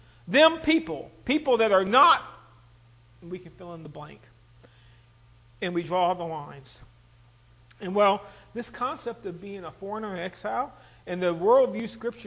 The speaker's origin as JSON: {"language": "English", "town": "Lynchburg", "region": "Virginia", "country": "United States", "tie": "born or raised there", "said": "I was born in this country. I was born in this state. I wasn't born in this city. We moved from Lynchburg, Virginia, is where we started out."}